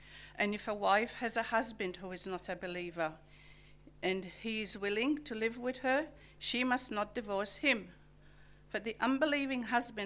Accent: Malta; born there; I was born in Malta, a predominantly Catholic country in every sense of the word.

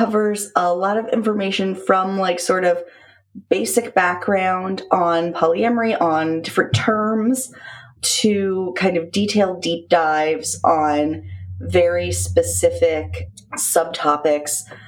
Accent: New England, United States; Look, I'm not actually mean. I'm from New England.

